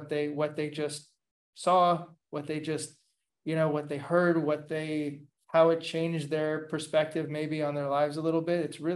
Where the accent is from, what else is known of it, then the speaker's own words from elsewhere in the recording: Los Angeles, California, United States; I go back to growing up in Los Angeles, you know, as a young boy